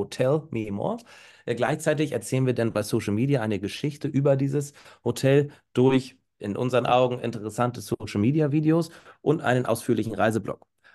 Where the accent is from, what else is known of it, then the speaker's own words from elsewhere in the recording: Husum, Schleswig-Holstein, Germany; Und Husum ist eben eine davon. Das ist meine Heimatstadt.